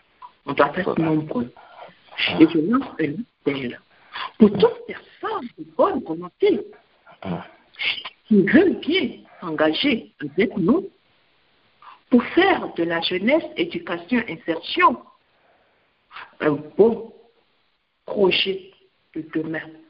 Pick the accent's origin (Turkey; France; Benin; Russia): Benin; Pas de Cotonou parce que je viens du Bénin, n'est-ce pas?